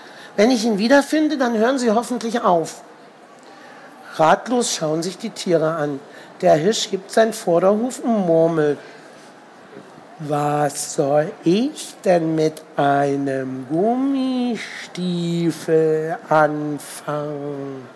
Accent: Berlin, Germany; weil ich komme aus Berlin, sie aus Aachen.

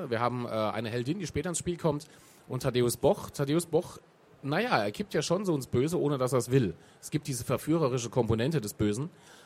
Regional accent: Saarland, Germany; Jawohl, das Saarland, ich bin Saarländer und es gibt es immer noch.

